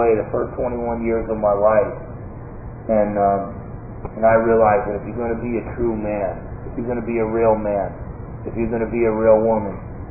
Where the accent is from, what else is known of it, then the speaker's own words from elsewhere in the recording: New Jersey, United States; You know, growing up in New Jersey, I thought I was a tough guy.